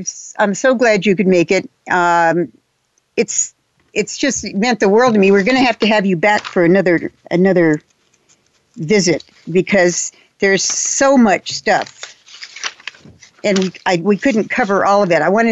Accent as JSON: {"language": "English", "region": "Texas", "country": "United States", "said": "I don't know with me whether it's being a redhead or being a Texan"}